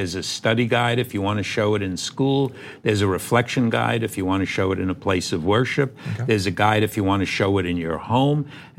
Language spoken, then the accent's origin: English; New York, United States; I'm a New Yorker. I'm cynical by birth and upbringing.